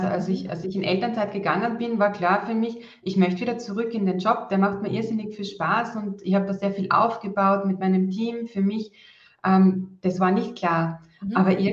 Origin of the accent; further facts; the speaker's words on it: Austria; Also ich komme aus Österreich, genau. Das hört man wahrscheinlich eher an der Sprache.